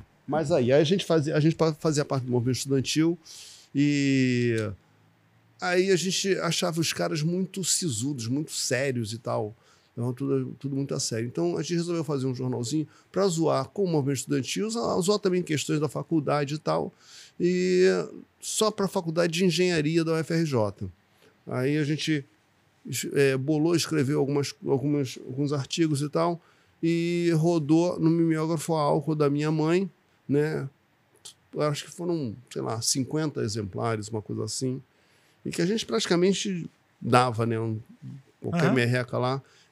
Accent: Rio de Janeiro, Brazil; Sou da Vila da Penha, uh-huh.

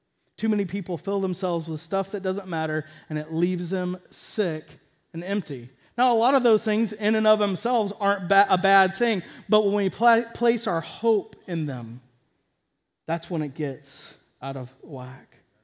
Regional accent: Texas, United States; also born or lived in Oregon; I grew up in Texas. I spent 10 years in Oregon where it rains every day for 9 months.

